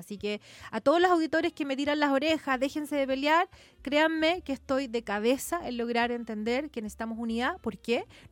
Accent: San Antonio, Valparaíso, Chile; yo soy de San Antonio.

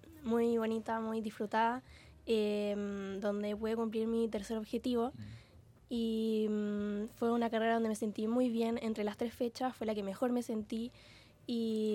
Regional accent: Viña del Mar, Valparaíso, Chile; De Viña del Mar.

